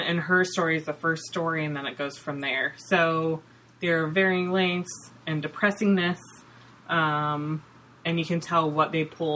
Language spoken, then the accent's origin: English; United States; I mean, I'm American, I'm reading it.